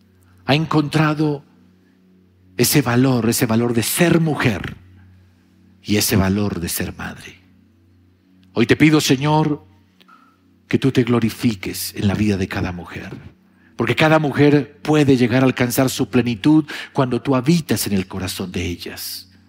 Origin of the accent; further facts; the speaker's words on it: Bogotá, Bogotá Capital District, Colombia; Yo recuerdo aquí, de niño, aquí en Bogotá, nosotros vivíamos al sur y yo vivíamos en la misma casa que vivía mi abuela.